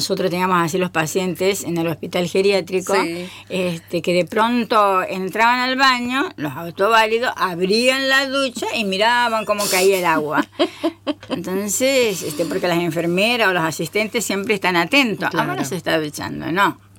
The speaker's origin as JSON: {"language": "Spanish", "region": "Tucumán", "country": "Argentina", "lives_now": "Misiones, Argentina", "said": "yo que no soy misionera, pero soy tucumana, pero ya adoptada por Misiones hace 30 años"}